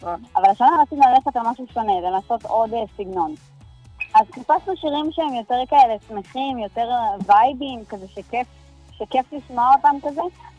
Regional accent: Beit Dagan, Central District, Israel; אנחנו מבית דגן

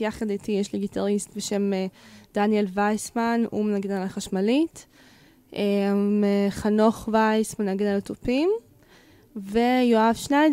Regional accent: Haifa, Haifa District, Israel; now in Herzliya, Israel; אני בת 26, אני צפונית במקור, אני מחיפה, אבל כרגע אני גרה בהרצליה. עברתי לשם לפני שנתיים וקצת בשביל לימודים ברימון ונשארתי.

